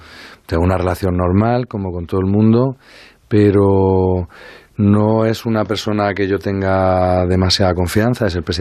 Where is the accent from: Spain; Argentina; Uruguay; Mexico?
Spain; Andalusia; Es que soy andaluz.